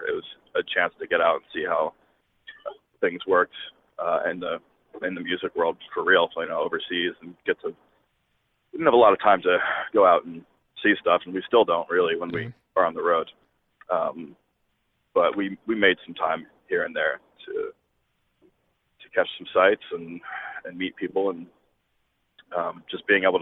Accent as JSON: {"language": "English", "town": "Washington", "region": "District of Columbia", "country": "United States", "tie": "born or raised there", "said": "I grew up in Washington, D.C., and I was playing with my band there."}